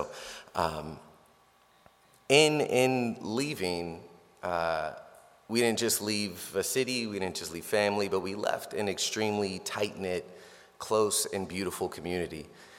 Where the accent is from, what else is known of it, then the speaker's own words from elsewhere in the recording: New York, United States; now in Lancaster, United States; We're from New York, and in New York, this is Lancaster, and only Amish live here.